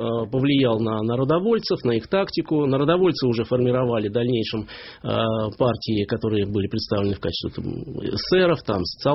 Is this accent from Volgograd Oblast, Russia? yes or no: yes; Volgograd, Volgograd Oblast, Russia; в моем родном городе Царицыне